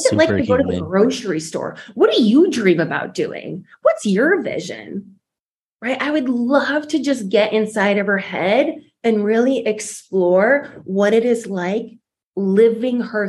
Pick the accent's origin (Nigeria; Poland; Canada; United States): Poland; so I'm from Poland.